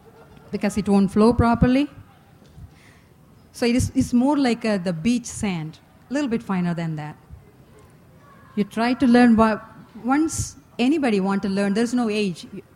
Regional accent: South India, India; In South India, I'm from South

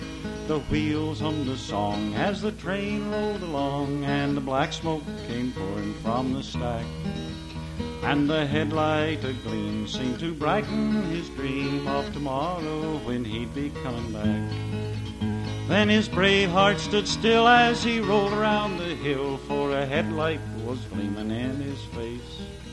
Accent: West Virginia, United States; I grew up in West, by God, Virginia.

